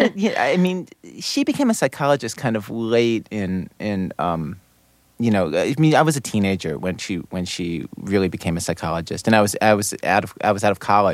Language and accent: English; Baltimore, Maryland, United States; And I grew up in Baltimore and went to all the places in Baltimore where you could get a job in the media.